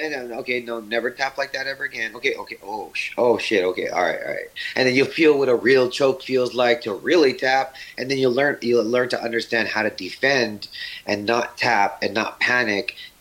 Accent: Hawaii, United States; Like, after you live in other places, Hawaii is, man, it's so golden.

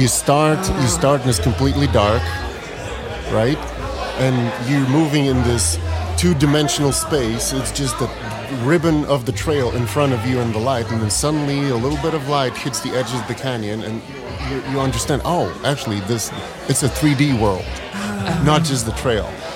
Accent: Dallas, Texas, United States; an impronounceable Polish name, okay. But I am from Dallas, Texas.

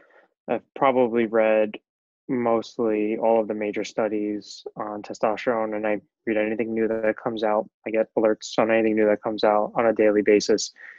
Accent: New York, United States; I'm from New York. I don't know if your listeners are able to notice yet.

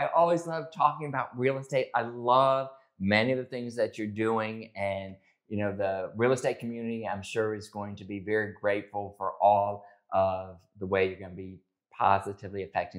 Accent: Connecticut, United States; also born or lived in Georgia; So born and raised in Connecticut, came down, went to college, University of Georgia

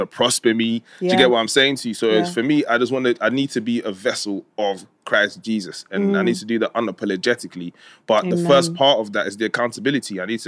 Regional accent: Côte d’Ivoire; born there; first language French; English is a second language; moved away; So my first language was actually French because I was born in Cote d'Ivoire.

